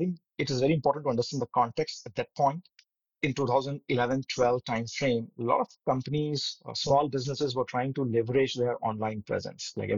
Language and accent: English; Mumbai, Maharashtra, India; born and brought up in Mumbai, Maharashtra, state of Maharashtra in India. I did my schooling there.